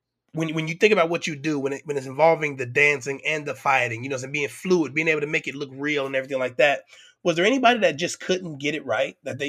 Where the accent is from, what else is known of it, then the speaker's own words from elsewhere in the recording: Ohio, United States; I'm from Ohio originally.